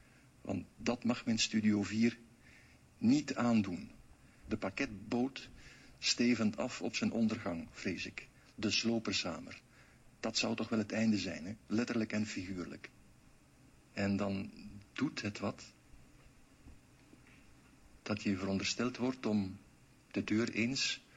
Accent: Flanders, Belgium; Ik ben een Vlaming, geboren met een baksteen in de buik.

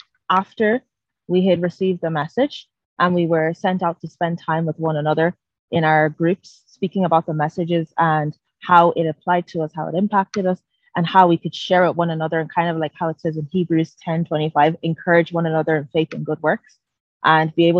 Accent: Galway, Connacht, Ireland; I'm from Galway and I'm a student currently studying law and Spanish in the University of Galway. And I'm part of the United Church of Galway.

